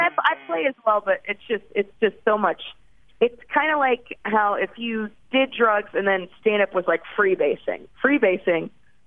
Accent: Orlando, Florida, United States; born there; I was born in Florida, in Orlando

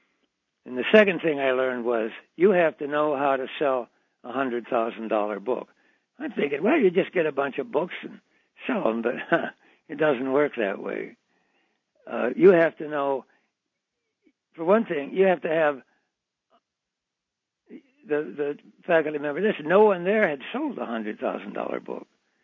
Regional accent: Three Oaks, Michigan, United States; We often vacationed near my hometown of Three Oaks, Michigan, and always tried to find a place near the lake.

